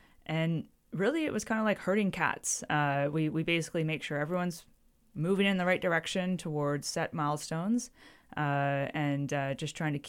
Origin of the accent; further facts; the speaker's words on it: Perth, Western Australia, Australia; growing up in Perth, there's a personal tie to the project for me in that sense.